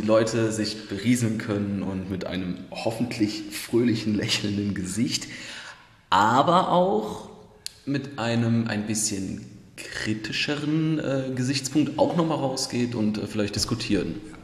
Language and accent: German; Krefeld, North Rhine-Westphalia, Germany; also born or lived in Düsseldorf; Ich komme gebürtig aus Krefeld. Das ist bei Düsseldorf die Ecke. Also in Düsseldorf geboren, in Krefeld aufgewachsen.